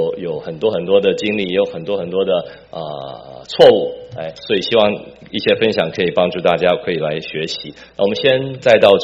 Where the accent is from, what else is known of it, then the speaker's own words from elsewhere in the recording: Taiwan; now in United States; 我在美国可能没有这么多，我以前在台湾长大一段时间